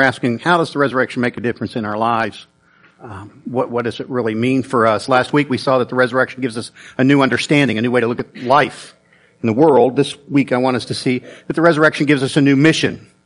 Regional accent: Hayesville, Kansas, United States; I grew up in Hayesville, Kansas, and we attended a Methodist church.

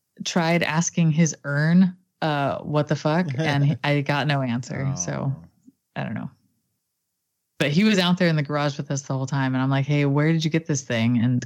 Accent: Fresno, California, United States; I was like, I'm from Tower District, okay?

